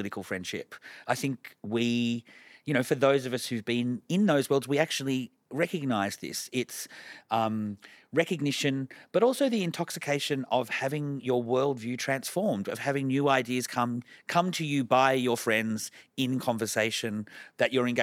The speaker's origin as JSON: {"language": "English", "country": "Australia", "said": "And then you look at it as an Australian and go, oh, actually, there's some things that unfold in more interesting or progressive ways in Australia"}